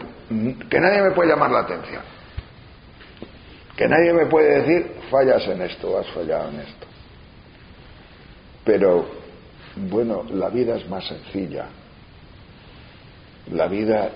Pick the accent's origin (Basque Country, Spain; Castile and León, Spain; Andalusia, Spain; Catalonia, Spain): Castile and León, Spain; Tejerina; que es de mi pueblo, de Tejerina